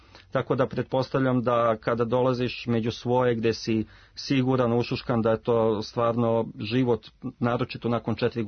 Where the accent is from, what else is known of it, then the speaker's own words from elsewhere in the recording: Topusko, Sisak-Moslavina County, Croatia; now in Serbia; Pa da, mi smo iz Topuskog napustili Krajinu, tamo smo bili stacionirani, da tako kažem, tamo smo živjeli.